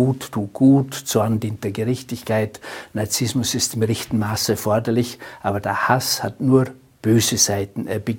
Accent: Austria; diese negativen Gefühle, die auch bei uns in Österreich derzeit überhand nehmen

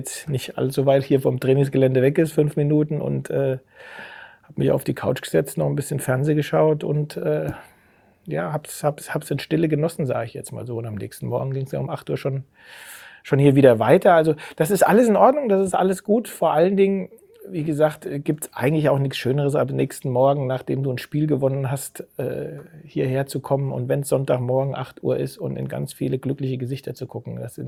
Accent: Trebur, Hesse, Germany; Und dann aufgewachsen auf der Hessenau. Das ist 5 Kilometer von Geinsheim. In Geinsheim habe ich Fußball gespielt und bin zur Grundschule gegangen. Und die Hessenau ist ein Ortsteil der Großgemeinde Trebur, wo Geinsheim auch ein Teil davon ist.

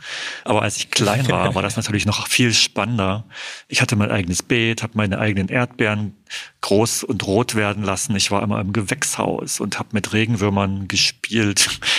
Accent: Bautzen, Saxony, Germany; bei uns in Bautzen, da wo ich herkomme

